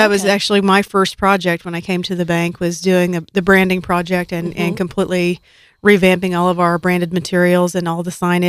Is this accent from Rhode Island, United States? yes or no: no; Kansas, United States; ended up going back to my hometown area in Cowley County in southern Kansas